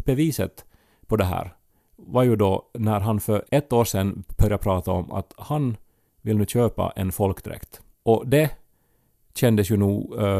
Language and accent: Swedish; Esse, Ostrobothnia, Finland; folkdräkt ändå var en grej i min hemby Esse